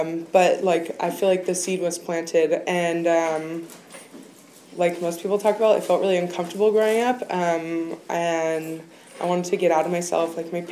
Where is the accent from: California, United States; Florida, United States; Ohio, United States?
California, United States; I'm from Marin County, born and raised there.